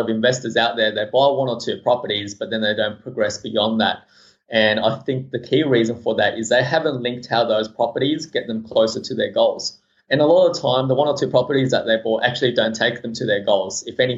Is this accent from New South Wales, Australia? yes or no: yes; Eastwood, New South Wales, Australia; when I came to Australia, I grew up in Eastwood, and those of your listeners from Sydney would know that Eastwood at the moment is a very Asian, Korean, Chinese community.